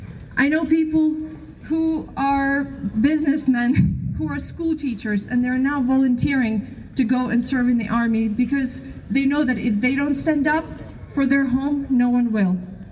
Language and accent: English; Rivne, Rivne Oblast, Ukraine; English is a second language; I'm from Western Ukraine, Rivne.